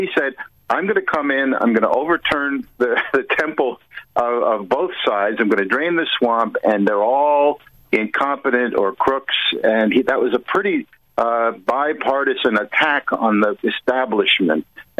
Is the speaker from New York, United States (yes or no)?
yes; New York City, New York, United States; I come from New York City, where I used to see him walking down Park Avenue